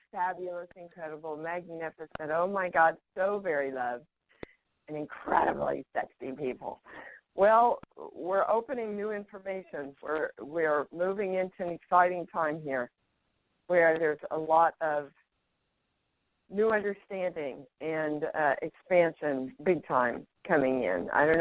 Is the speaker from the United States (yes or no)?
yes; Kansas, United States; I ever since I was a kid from Kansas, just love the wind.